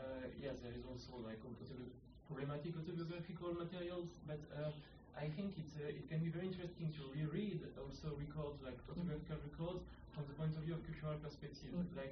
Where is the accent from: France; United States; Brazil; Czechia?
France; English is a second language; so I'm from France, I'm working with such matter right now.